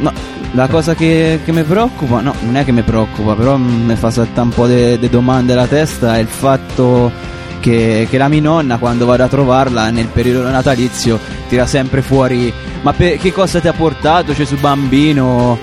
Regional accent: Cortona, Tuscany, Italy; sono di Cortona e studio

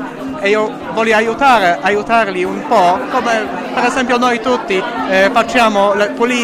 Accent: Poland; Italian is a second language; Noi forse avremo una stessa problema in Polonia, in mio paese, e quindi perciò sento una solidarietà con i miei amici italiani.

